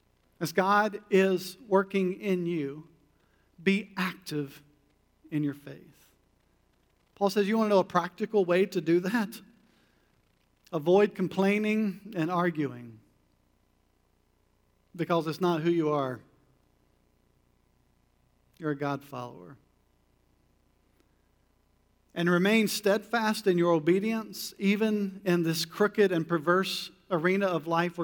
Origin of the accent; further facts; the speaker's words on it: North Carolina, United States; I always joke, I was a PK growing up in Eastern North Carolina, and my dad was pastoring a big church